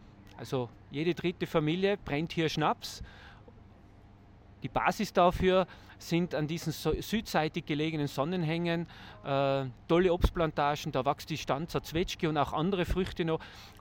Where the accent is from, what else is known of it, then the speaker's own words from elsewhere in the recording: Landeck, Tyrol, Austria; Ich komme hier aus der Gegend, rund um Landeck und Zams